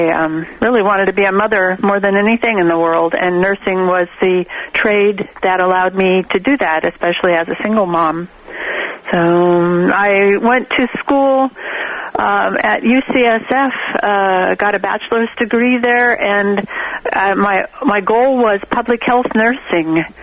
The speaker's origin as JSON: {"language": "English", "town": "Sacramento", "region": "California", "country": "United States", "tie": "born or raised there", "said": "Well, I'm 72 years old. I grew up in Sacramento. Television was new when I was young."}